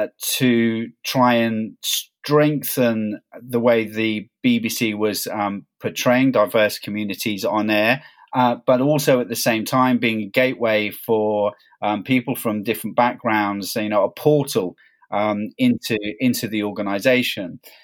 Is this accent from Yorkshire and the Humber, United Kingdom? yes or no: no; London, United Kingdom; Well, I was born and bred in London, in Notting Hill.